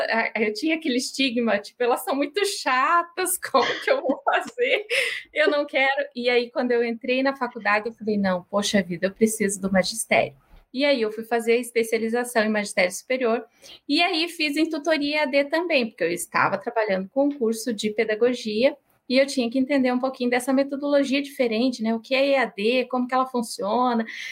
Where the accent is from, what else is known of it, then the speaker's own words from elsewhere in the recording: Ribeirão Branco, São Paulo, Brazil; now in Curitiba, Brazil; eu não sou de Curitiba, né? Eu vim do interior de São Paulo, lá de Ribeirão Branco, é uma cidade pequenininha no Vale do Ribeira, né? E assim, essas cidades que vivem muito da agricultura, e até hoje é uma cidade que vive da agricultura.